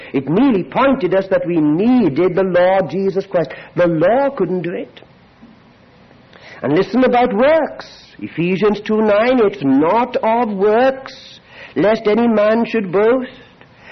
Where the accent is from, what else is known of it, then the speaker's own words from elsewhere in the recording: Wales, United Kingdom; being a Welshman like myself